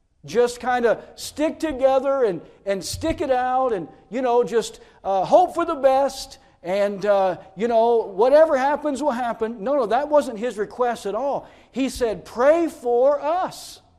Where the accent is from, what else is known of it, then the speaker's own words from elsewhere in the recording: Tennessee, United States; I'm from Tennessee, so forgive me. It ain't getting any better. I told my wife, I said, if I start speaking Southern, please tell me. I'm a Yankee.